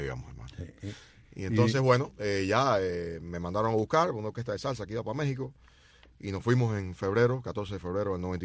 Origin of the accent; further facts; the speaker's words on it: Cuba; moved away; Técnicamente yo soy como un artista mexicano, porque yo estoy, o sea, orgulloso de ser cubano, y eso, por favor, eso no tengo que explicarlo mucho. Pero yo me fui de Cuba siendo un desconocido.